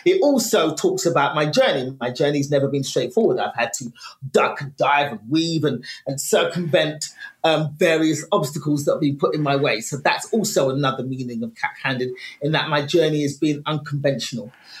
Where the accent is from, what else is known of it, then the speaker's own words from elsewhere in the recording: Nigeria; and as a Nigerian, because my family's African, I was born left-handed.